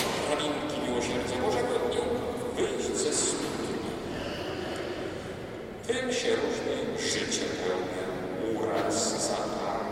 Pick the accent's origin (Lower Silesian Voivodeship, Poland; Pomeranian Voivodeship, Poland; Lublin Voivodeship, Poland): Lower Silesian Voivodeship, Poland; Wrocław; szczególnie dlatego, że pochodzę z Wrocławia.